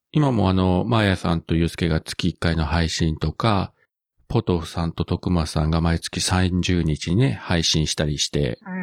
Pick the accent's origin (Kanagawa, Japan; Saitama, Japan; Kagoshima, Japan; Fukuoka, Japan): Fukuoka, Japan; 地元の福岡のローカル局で、